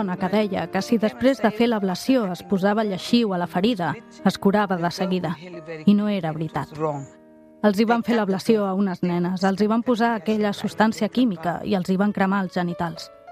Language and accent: Catalan; Dakar, Senegal; also born or lived in Casamance; Vaig néixer a Dakar i em vaig criar amb el meu oncle.